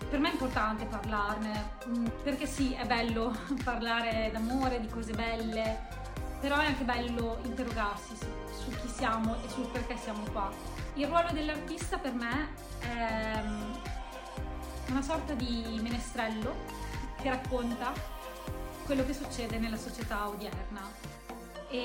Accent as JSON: {"language": "Italian", "town": "Modena", "region": "Emilia-Romagna", "country": "Italy", "said": "sono una cantautrice e vengo da Modena"}